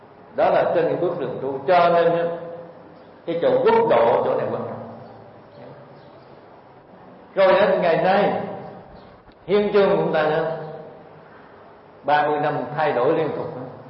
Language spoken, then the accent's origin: Vietnamese; Cu Chi, Ho Chi Minh City, Vietnam; now in Ho Chi Minh City, Vietnam; tôi ở thành phố Hồ Chí Minh mà tôi đi về quê của tôi ở Củ Chi, quê là vùng cách mạng.